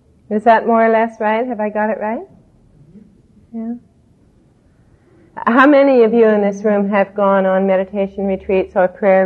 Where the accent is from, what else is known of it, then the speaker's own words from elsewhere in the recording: Canada; because I'm from Canada and we're a lot slower there.